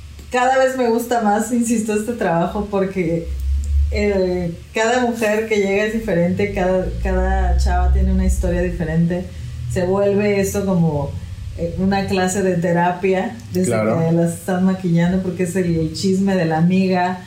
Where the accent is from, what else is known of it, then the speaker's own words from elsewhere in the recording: Mexico; Yo soy de aquí, de México. Okay. Y estudié en Puebla, estudié diseño gráfico en Puebla. Y de ahí me fui a vivir a Cancún.